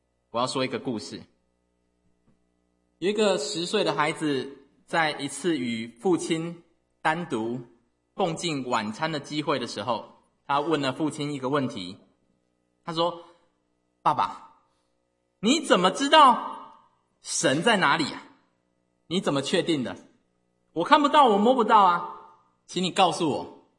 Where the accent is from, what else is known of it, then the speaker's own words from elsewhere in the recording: Taiwan; 我来自台湾，所以我当然的想要以台湾的方式传统来当例子。